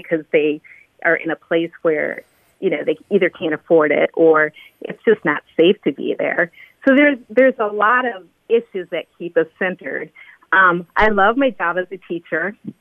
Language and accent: English; Burnsville, Minnesota, United States; I grew up in Burnsville, and we were the first Black family out there. My parents moved out there.